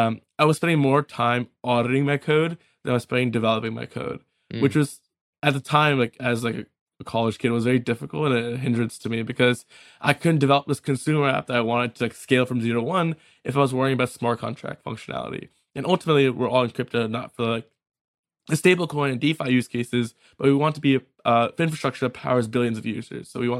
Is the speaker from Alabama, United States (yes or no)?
no; Bridgewater, New Jersey, United States; I've been coding since I was 14 from Bridgewater, New Jersey, which is like my hometown.